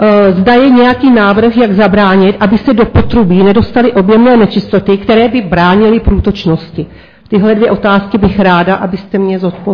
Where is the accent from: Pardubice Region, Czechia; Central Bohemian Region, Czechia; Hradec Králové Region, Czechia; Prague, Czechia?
Central Bohemian Region, Czechia; Nový Dražilov; Jsem z Nového Dražilova.